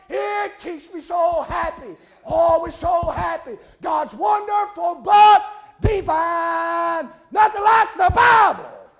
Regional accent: Grundy County, United States; I was raised in Grundy County where they steal hubcaps and grow marijuana and they fight all their life. And they love to fight in Grundy County. I was raised up fighting.

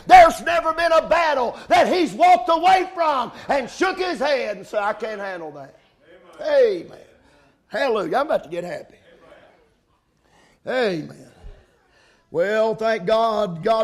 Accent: North Carolina, United States; I'm from North Carolina, and we used to preach a lot of tent meetings down there.

